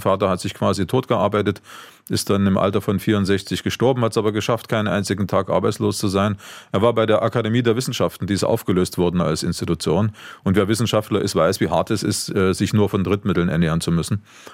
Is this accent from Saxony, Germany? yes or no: yes; Leipzig, Saxony, Germany; Ich war begeistert von dem, was da am 9. Oktober in meiner Heimatstadt Leipzig passiert ist